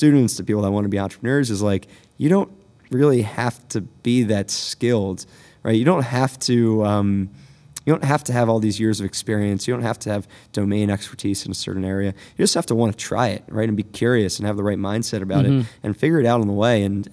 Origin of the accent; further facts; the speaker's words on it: Baltimore, Maryland, United States; So Baltimore is my hometown. You know, I'm born and raised just outside the city and technically in the county. But, you know, I consider Baltimore my hometown.